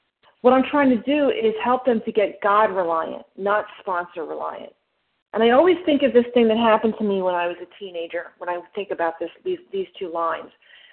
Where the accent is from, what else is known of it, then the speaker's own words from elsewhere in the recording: New Jersey, United States; I'm from South Jersey.